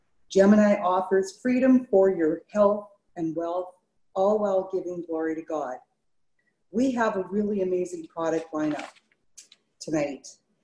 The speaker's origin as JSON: {"language": "English", "town": "Warren", "region": "Saskatchewan", "country": "Canada", "said": "who's my partner, and we're from Warren, Saskatchewan, Canada."}